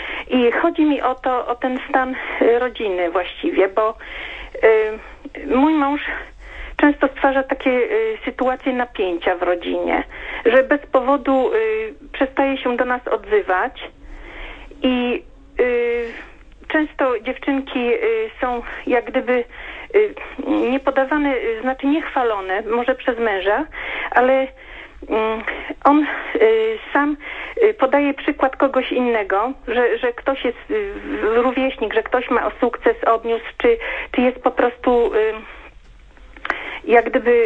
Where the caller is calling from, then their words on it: southern Poland, Poland; Jestem słuchaczką, dzwonię z południa Polski